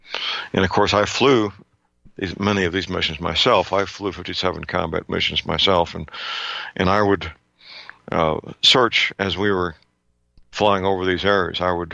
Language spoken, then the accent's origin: English; St. Louis, Missouri, United States; Answered by very polite young men and women in my hometown, St. Louis.